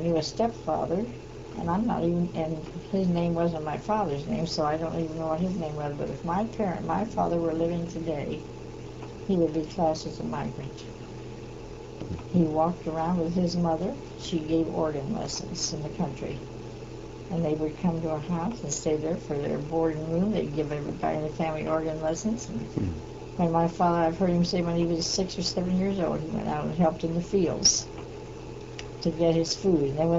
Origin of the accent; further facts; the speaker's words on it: Bel Air, United States; And I was born on April 30th, 1904. And I lived in Bel Air until I was in second grade. And my father was an enamel man, and when the enamel plant moved from Bel Air to Sebring, and we left the river completely